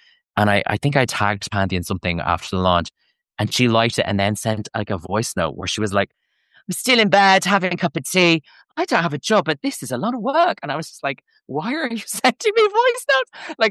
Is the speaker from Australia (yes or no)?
no; Ireland; because as an Irish person, a lot of the monarchy talk on the show makes my eyes roll back in the back of my head a little bit.